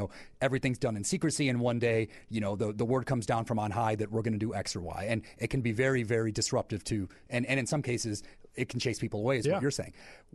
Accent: United States; As an American, I'm rooting for our president, and I'm all behind it.

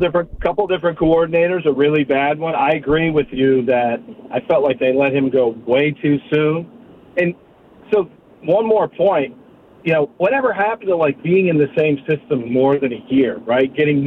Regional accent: New England, United States; I grew up in New England watching Steve Grogan.

